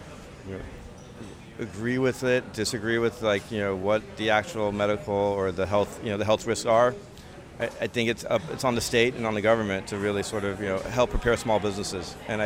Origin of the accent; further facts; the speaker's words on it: Miami, Florida, United States; I'm from Miami. Being from Miami, this is a unique, vibrant, culturally rich area